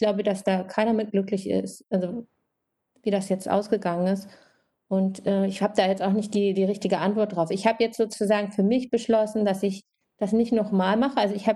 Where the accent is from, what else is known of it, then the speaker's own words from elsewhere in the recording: Wolfenbüttel, Lower Saxony, Germany; born there; Ich bin in Wolfenbüttel geboren, das ist eine kleine Stadt in der Nähe von Braunschweig, und Braunschweig ist in der Nähe von Hannover. Und sozusagen ganz typisches deutsches Kleinstadtleben